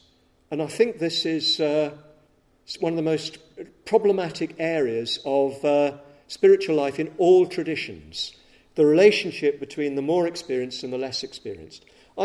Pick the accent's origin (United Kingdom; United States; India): United Kingdom; England; I was brought up thinking I was Scottish. Weird, isn't it? I'm English